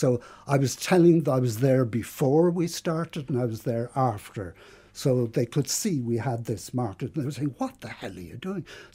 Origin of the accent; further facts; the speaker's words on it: Cork, Munster, Ireland; I was down at a funeral in Cork City, which is my hometown, as you know.